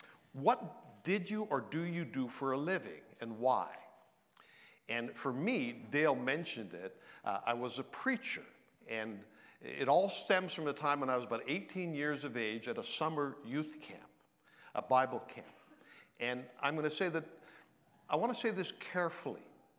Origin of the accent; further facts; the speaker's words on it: Blind River, Ontario, Canada; I'm from Northern Ontario. My home was a little town called Blind River. It was about 2,500 people, two-thirds French, one-third English. I'm from a family of five.